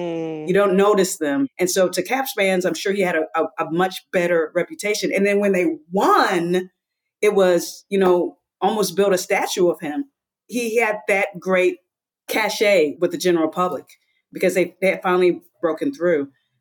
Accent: St. Louis, Missouri, United States; now in Washington, United States; I'm originally from St. Louis

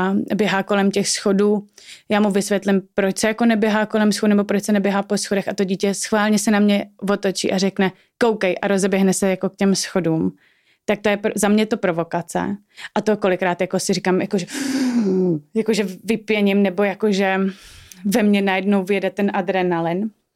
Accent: Prague, Czechia; bydlíme kousek od sebe a obě dvě jsme z Prahy

